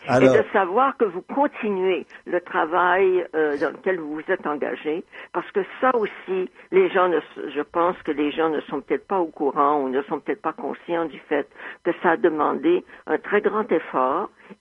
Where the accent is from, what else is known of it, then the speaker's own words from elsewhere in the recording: Montreal, Quebec, Canada; born there; moi je suis montréalaise de naissance, mais j'ai vécu ailleurs très longtemps, et je suis revenue